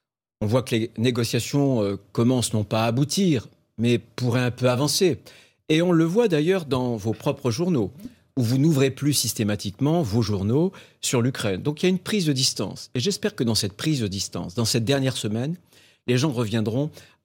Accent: France; moi je suis français.

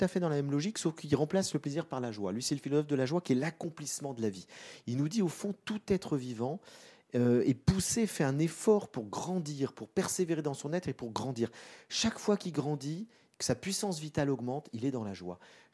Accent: Dourdan, Île-de-France, France; also born or lived in Madagascar / Paris; Je suis né à Madagascar, en Afrique, mais je suis rentré en France, j'avais 2 ans, donc je n'ai pas beaucoup de souvenirs. Et après, entre 2 ans et 10 ans, j'ai vécu à Dourdan. Puis après, mon père a eu des responsabilités importantes, on a dû venir à Paris.

